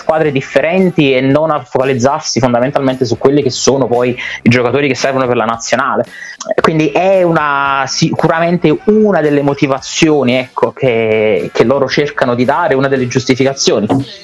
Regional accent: Naples, Campania, Italy; Ovviamente io, in quanto napoletano, non ti lascio ti lascio solo immaginare cosa sia potuto uscire.

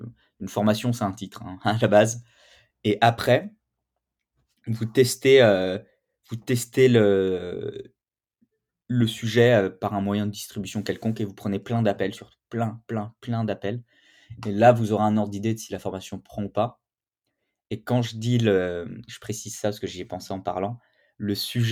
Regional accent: Bourgogne-Franche-Comté, France; moi je viens du fin fond de la Bourgogne

